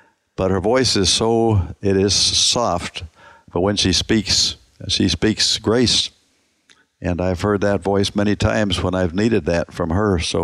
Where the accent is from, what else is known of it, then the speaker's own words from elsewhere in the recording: Toronto, Ontario, Canada; I joined Billy's team in my hometown of Toronto in 1955.